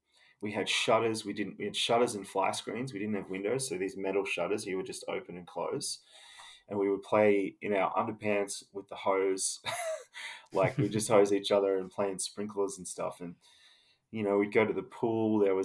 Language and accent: English; Darwin, Northern Territory, Australia; also born or lived in Newcastle / Copacabana; Well, I was born in Newcastle, which is the question. And then when I was two, we moved to Darwin. So I grew up for half of my life until I was nearly a teenager in Darwin. And then we moved to Copacabana, which is a little beach town on the central coast, about an hour and a half north of Sydney.